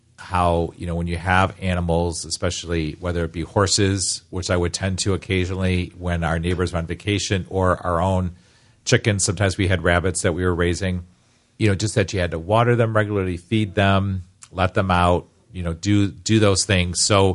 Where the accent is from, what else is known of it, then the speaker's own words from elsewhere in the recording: Avon Lake, Ohio, United States; Right, as you said, Paul, I grew up in Avon Lake, and Avon Lake was a very diversified place. I grew up on Lear Road, very close to the Avon Bay Village border.